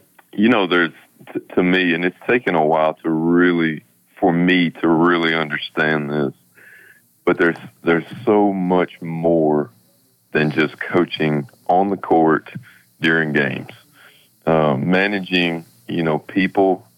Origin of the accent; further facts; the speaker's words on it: Columbia, Tennessee, United States; Well, I grew up in Columbia, Tennessee.